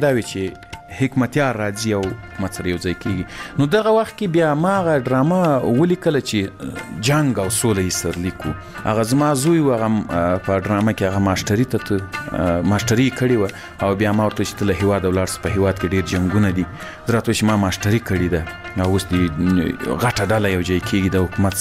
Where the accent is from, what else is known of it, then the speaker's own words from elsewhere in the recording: Ghazni, Afghanistan; ځکه زه له غزني څخه یو دوه درې کسان وو